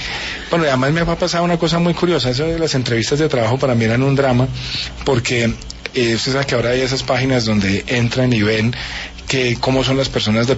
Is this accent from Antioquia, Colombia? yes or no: yes; Medellín, Antioquia, Colombia; Sobre todo los dos primeros fueron muy traumáticos, porque nos llegamos de Medellín, entonces me metieron a St. George, que es un gran colegio